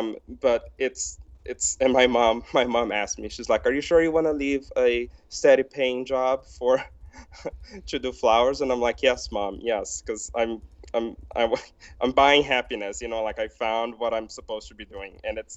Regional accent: Brazil; English is a second language; moved away as an adult; now in Billings, United States; I'm from Brazil. I moved to Montana in 2008 when I got a full ride scholarship to go to Rocky Mountain College in Billings. And I moved from Brazil

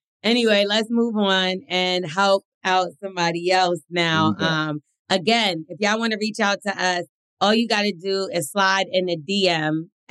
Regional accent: United Kingdom; now in United States; My main concern, naturally, as a Brit, is guns

